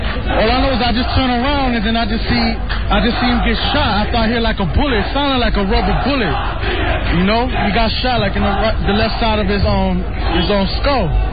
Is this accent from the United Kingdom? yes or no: no; Puerto Rico; I just came here to Palestine and to show solidarity as a Puerto Rican